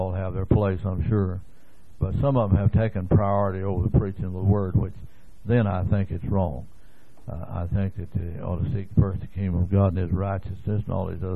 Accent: Bulger, Texas, United States; I was raised over in Gainesville, Texas, or near there, out in the country, a little place out there called Bulger, Texas. It is on the map, by the way.

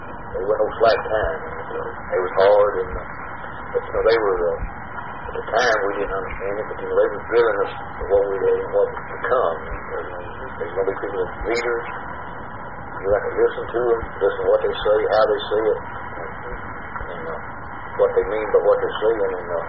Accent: United States; Part of my duty, you know, as an American citizen, you know, to defend what we thought was right and in the whole world.

